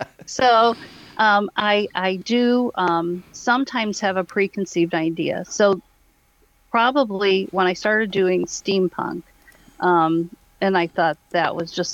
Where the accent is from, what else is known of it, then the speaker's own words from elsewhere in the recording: Schererville, Indiana, United States; And I grew up in Schererville, and I always loved art